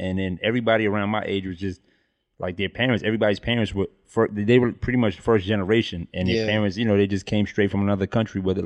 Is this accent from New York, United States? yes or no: yes; Bronx, New York, United States; we didn't have no white people in the Bronx.